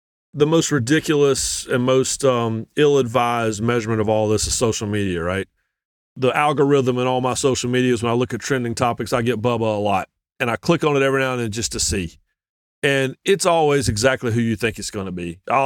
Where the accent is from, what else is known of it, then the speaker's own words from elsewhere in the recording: North Carolina, United States; I grew up in Eastern North Carolina, like Michael did